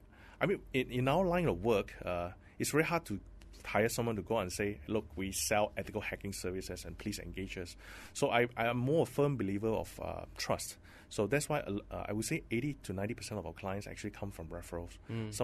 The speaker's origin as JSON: {"language": "English", "country": "Malaysia", "said": "And especially when you talk about security, people, being Malaysian, we are more like reactive."}